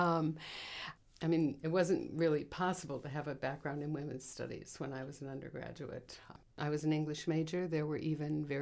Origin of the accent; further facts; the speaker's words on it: South Bend, Indiana, United States; born there; I was born in South Bend, Indiana, and after college I went to graduate school at Indiana University.